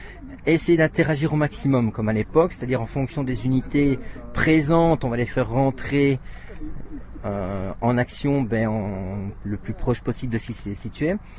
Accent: Belgium; Je suis originaire de Belgique

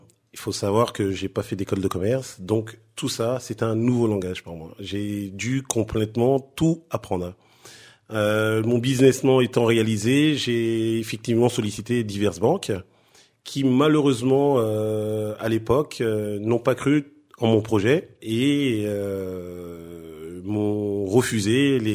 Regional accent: Champigny-sur-Marne, Île-de-France, France; also born or lived in Cameroon; Je suis natif du Cameroun. Mmh. Mes parents ont émigré en France en 82. On a atterri à Champigny-sur-Marne, dans les cités, dans les quartiers difficiles. D'où mon installation aujourd'hui à Champigny

